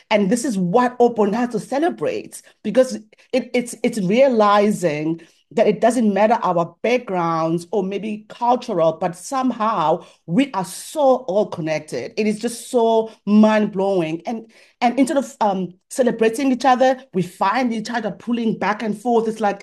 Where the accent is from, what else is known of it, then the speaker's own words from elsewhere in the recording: Engonyameni, KwaZulu-Natal, South Africa; Yes, I grew up just outside Durban. Well, there's a township called Umlazi, but we were not in the township. We were just outside the township in the little village called Engonyameni. So I grew up there, did my primary school there.